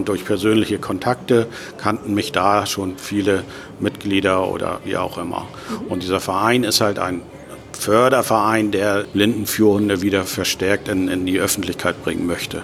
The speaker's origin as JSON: {"language": "German", "region": "Hamburg", "country": "Germany", "said": "Ich komme aus Hamburg"}